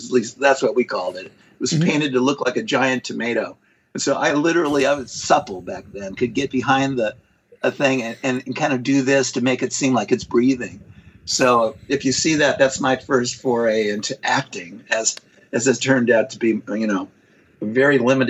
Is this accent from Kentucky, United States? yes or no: yes; Kentucky, United States; in fact, we're hometown buddies from Kentucky.